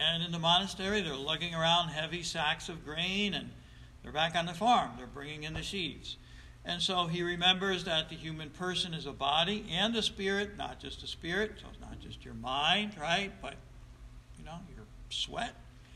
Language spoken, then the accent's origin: English; Texas, United States; Growing up in Texas, this one guy assumed he was going to be a man who labored primarily with his mind.